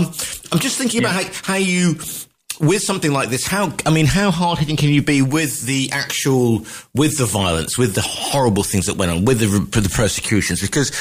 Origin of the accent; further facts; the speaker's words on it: West Midlands, United Kingdom; I grew up in the Midlands area, so you know, and would go to sort of, I'm from Staffordshire